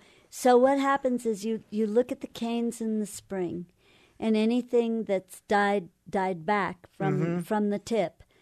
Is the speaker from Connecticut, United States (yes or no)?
yes; Connecticut, United States; You know, in Connecticut, I grew up in Connecticut, and there were these big strawberry fields in some places there.